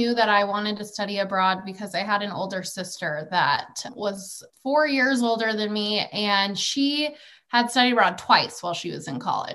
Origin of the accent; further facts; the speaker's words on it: Alaska, United States; I'm originally from Alaska, so getting over to Europe is quite the long haul.